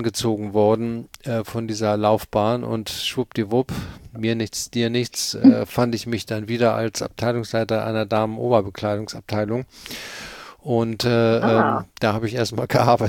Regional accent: Cologne, North Rhine-Westphalia, Germany; also born or lived in Hamburg; im zarten Alter von 3 habe ich nicht die Entscheidung getroffen, sondern mein Vater ist versetzt worden und dann haben wir die nächsten 15, 16 Jahre habe ich dann in Köln gewohnt, da bin ich ja auch groß geworden.

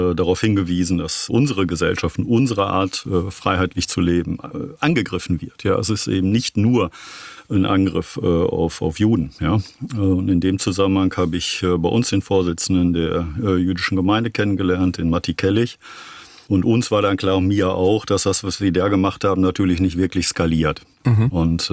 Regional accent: Detmold, North Rhine-Westphalia, Germany; Ich lebe in Detmold, ich komme da tatsächlich auch her.

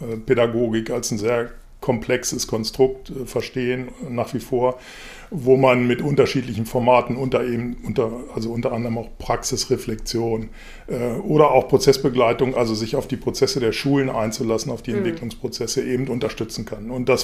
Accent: Hanover, Lower Saxony, Germany; Ich bin Ur-Hannoveraner. Ich bin in Hannover geboren, habe alle meine Ausbildung hier gemacht.

